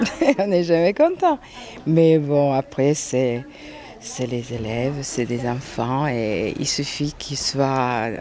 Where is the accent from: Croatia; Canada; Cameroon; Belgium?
Croatia; Zagreb, City of Zagreb; French is a second language; now in Millau, France; Je suis croate, je suis de Zagreb. Ma formation s'est faite à l'Opéra de Zagreb.